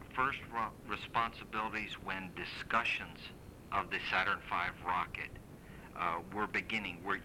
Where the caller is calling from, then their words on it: Texas, United States; I'm actually calling from Texas.